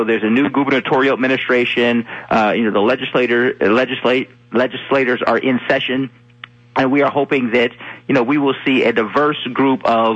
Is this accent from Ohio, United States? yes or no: yes; Youngstown, Ohio, United States; now in Hartford, United States; While I've only been here in Hartford for 2 years, I'm from Youngstown, Ohio